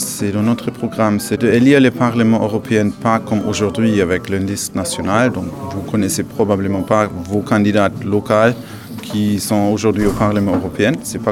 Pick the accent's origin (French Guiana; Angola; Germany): Germany; now in Lille, France; moi en tant qu'Allemand, parce que c'est aussi une soirée organisée par le jumelage franco-allemand, où je suis également très actif à Lille, qui est jumelée avec Cologne. J'habite en France depuis 2012.